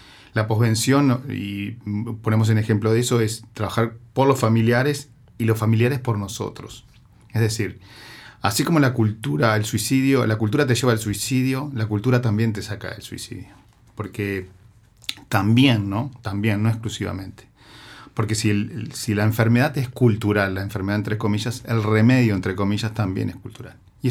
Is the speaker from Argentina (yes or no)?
no; Uruguay; tenemos que pensar como uruguayos y uruguayas que la cultura también sana